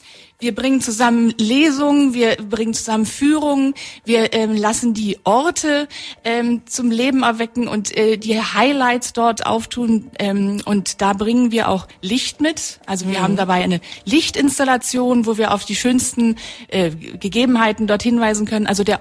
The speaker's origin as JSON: {"language": "German", "region": "Brandenburg", "country": "Germany", "said": "Und diese Idee wollte ich gerne auch in meine Heimat mitnehmen, nach Brandenburg, Berlin und Brandenburg."}